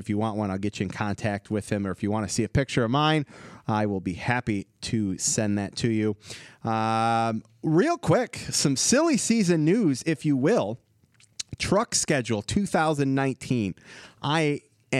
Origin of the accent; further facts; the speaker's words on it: Michigan, United States; Janice at Jen Eric 2002 from my hometown state of Michigan